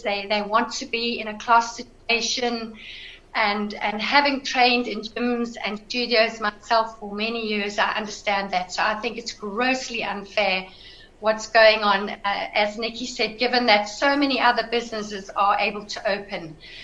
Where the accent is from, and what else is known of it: South Africa; now in United Kingdom